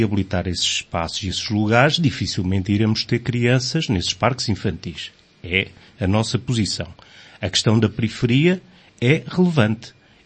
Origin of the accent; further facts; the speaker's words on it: Aveiro, Portugal; agradeço os arranjos, como aveirense, gostei de ver algumas coisas feitas.